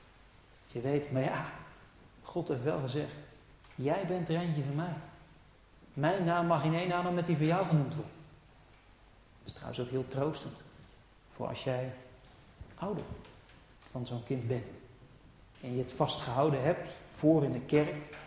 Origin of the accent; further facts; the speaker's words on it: The Hague, South Holland, Netherlands; Ik kwam uit Schilderswijk